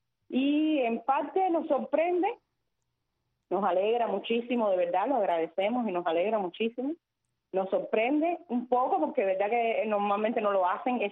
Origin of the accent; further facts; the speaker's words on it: Cuba; Si los cubanos no nos levantamos, no hacemos presión como ciudadanos cubanos